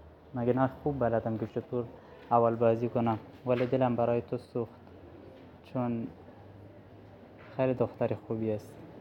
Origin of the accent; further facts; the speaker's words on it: Afghanistan; now in Iran; 18 سالمه، از افغانستان هستم. فعلاًم یه جایی کار میکنم تو ایران.